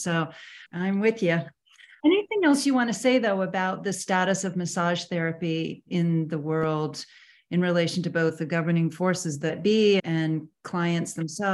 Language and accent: English; Sausalito, California, United States; I think it maybe because I grew up in the Bay Area. I was up in hippie town, Sausalito and Marin.